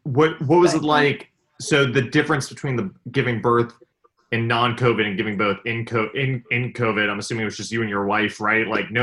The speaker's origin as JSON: {"language": "English", "region": "New York", "country": "United States", "said": "And I'm actually from New York."}